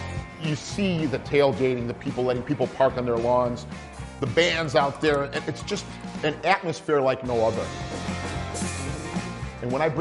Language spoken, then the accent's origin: English; Chicago, Illinois, United States; I love being a Chicagoan. It's a great city. It's my hometown, and I think it's the best city on earth.